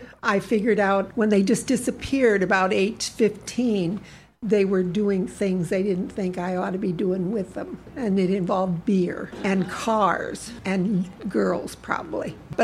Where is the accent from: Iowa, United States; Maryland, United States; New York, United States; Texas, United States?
Iowa, United States; Fairbank; Near my hometown of Fairbank is a small community called Old Wine.